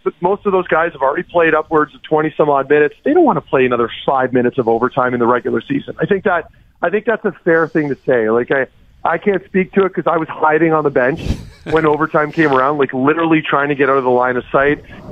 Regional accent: Ottawa, Ontario, Canada; growing up in Ottawa, I knew how many fans there were around here, and I'm referring to the Leaf fans, of course.

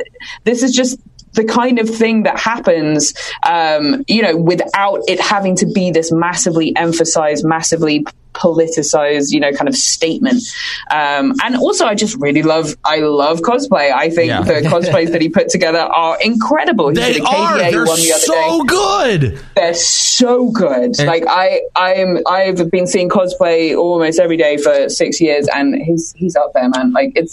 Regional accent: United Kingdom; as a Brit

